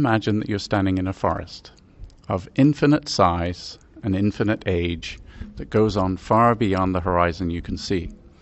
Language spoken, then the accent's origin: English; England, United Kingdom; now in United States; I'm originally from England, where I grew up as an amateur astronomer, and now working in the planetarium world in the United States.